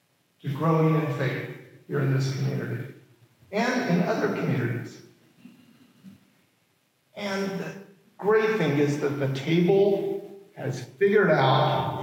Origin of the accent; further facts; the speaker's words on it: Bakersfield, California, United States; now in Sacramento, United States; friends who go to other churches here in Sacramento, and where I grew up in Bakersfield